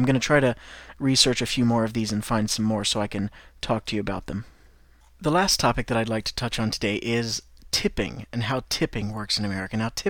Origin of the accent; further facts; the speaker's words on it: United States; And I teach American English. I'm American. That's all I can teach.